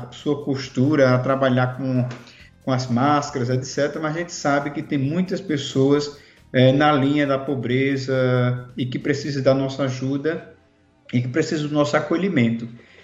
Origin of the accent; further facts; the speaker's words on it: Brazil; como nós brasileiros gostamos de fazer